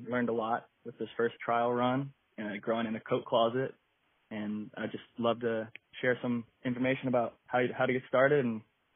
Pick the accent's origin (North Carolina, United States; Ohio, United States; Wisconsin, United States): Ohio, United States; I'm living in Southern California currently, but I was raised in Ohio